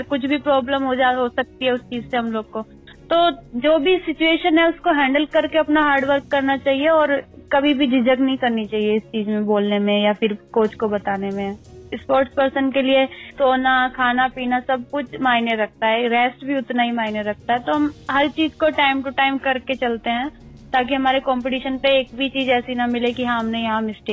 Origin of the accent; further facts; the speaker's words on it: Meerut, Uttar Pradesh, India; now in Bangalore, India; 20 kilometre race walker मैं मेरठ से हूँ उत्तर प्रदेश और मेरी एज 24 इयर्स है मैं अभी बैंगलोर रहकर प्रैक्टिस करती हूँ